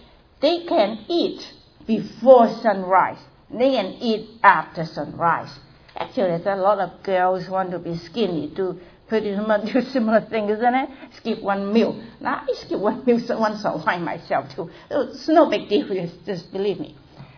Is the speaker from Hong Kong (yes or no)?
yes; Hong Kong; born there; I was born in Hong Kong, also to Chinese parents.